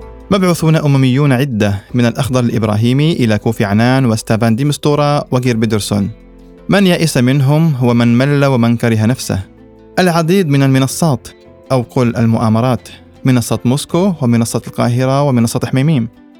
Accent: Syria; وفيه نناقش مستقبل بلدنا سوريا بعد 10 سنوات على الثورة

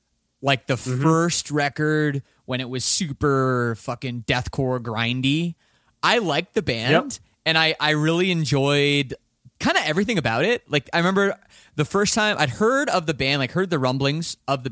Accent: Toronto, Ontario, Canada; I'm from Toronto

